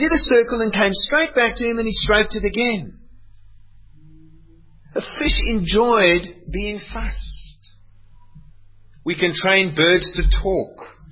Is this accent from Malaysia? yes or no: no; Cape Town, Western Cape, South Africa; I grew up in Cape Town, and often in the summer months, in the dry season, there would be a fire on the mountains